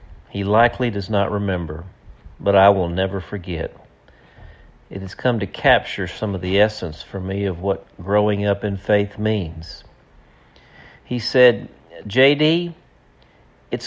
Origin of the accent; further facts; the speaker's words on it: Dumas, Arkansas, United States; She ran a furniture store down on Main Street in my hometown of Dumas, Arkansas.